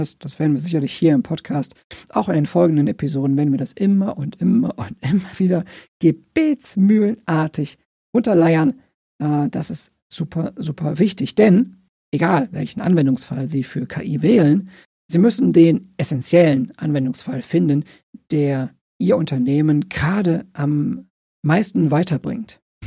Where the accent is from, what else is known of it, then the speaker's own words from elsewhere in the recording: Cologne, North Rhine-Westphalia, Germany; Ich komme aus Köln